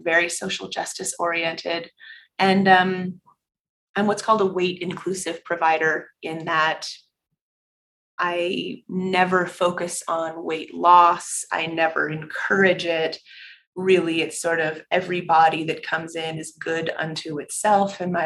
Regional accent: California, United States; So I grew up in Northern California, the oldest of three girls.

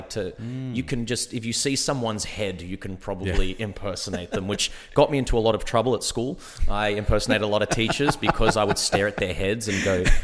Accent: Earlwood, New South Wales, Australia; I grew up in Earlwood, which I think is basically Little Greece. Like, it's my grandparents still have a house there. We've moved from Earlwood since

